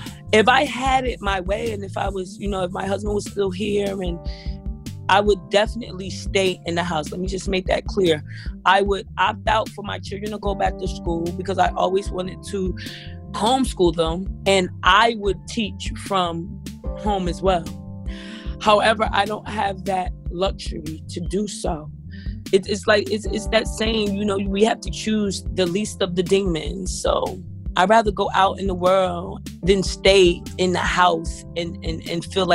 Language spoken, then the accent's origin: English; New Jersey, United States; I am from and live in North, New Jersey.